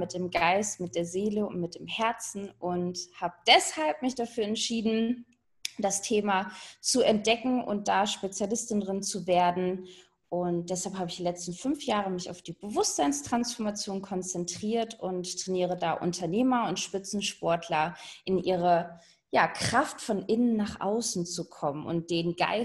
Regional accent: North Rhine-Westphalia, Germany; Gerade frisch in meine Traumregion Bayern gezogen. Und aufgewachsen im Hochsauerlandkreis.

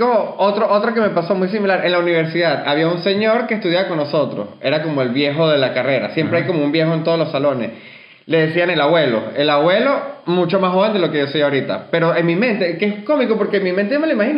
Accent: Mérida, Venezuela; yo me fui de mi ciudad, de Mérida, de donde yo soy en Venezuela, un tiempo largo, casi 10 años, y después volví a donde mis papás

